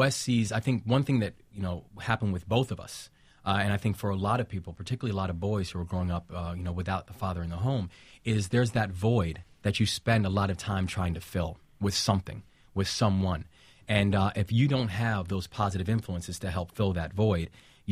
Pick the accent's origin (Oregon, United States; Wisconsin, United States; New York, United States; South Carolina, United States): New York, United States; Bronx; the areas that we were growing up in the Bronx during the, you know, mid-late 1980s